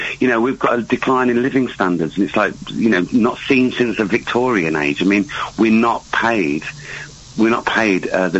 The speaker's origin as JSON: {"language": "English", "town": "Worcester", "region": "West Midlands", "country": "United Kingdom", "tie": "born or raised there", "said": "I think I've got a gig on the 28th in Worcester, my hometown."}